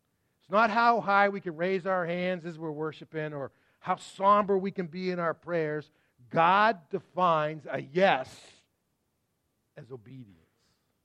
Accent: Massachusetts, United States; When Christina and I, we're both from Massachusetts. I was studying in Texas, finishing up my seminary degree

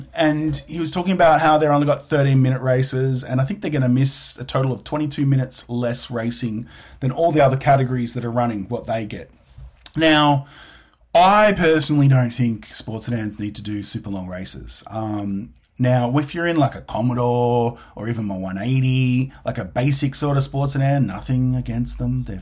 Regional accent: Australia; I am Australian and can't pronounce that properly.

